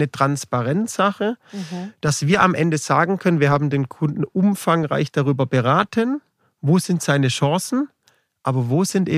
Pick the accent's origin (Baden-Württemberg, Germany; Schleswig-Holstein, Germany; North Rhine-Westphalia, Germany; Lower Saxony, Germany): Baden-Württemberg, Germany; Schwaigern; also born or lived in Heilbronn; now in Nordheim, Germany; Wohnhaft danach in Schweigern, dort ist auch mein Elternhaus, sehr ländlich gelegen. Und aktuell wohne ich in Nordheim, mhm, ja, auch eine Gemeinde mit ein paar tausend Einwohnern, ländlich, sehr gemütlich.